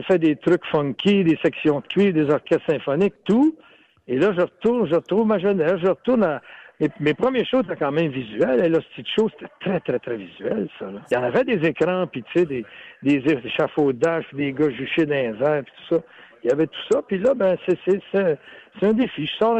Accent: Montreal, Quebec, Canada; Vous savez que je viens de Montréal, moi, hein

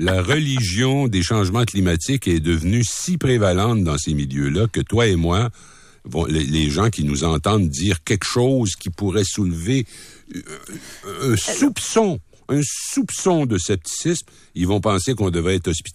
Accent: Rimouski, Quebec, Canada; Si je pars puis je m'en vais dans mon patelin natal de Rimouski

